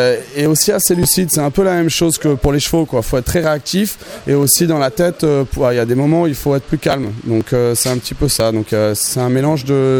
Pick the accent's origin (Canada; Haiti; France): France; en plus on est français à domicile